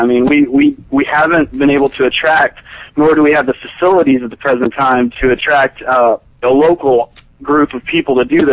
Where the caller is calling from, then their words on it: Knoxville, Tennessee, United States; I am from Knoxville, Tennessee.